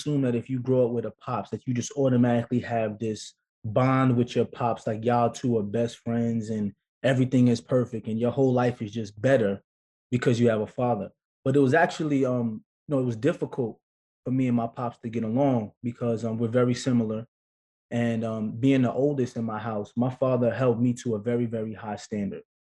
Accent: Brooklyn, New York, United States; because I grew up in Brooklyn, grew up in Flatbush, and every summer my parents used to send me to Morristown, Tennessee to stay with my grandparents

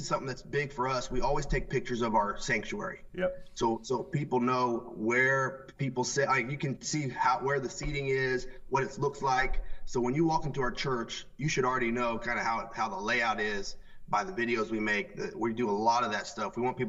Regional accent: Falmouth, United States; I grew up in Falmouth. This is my hometown.

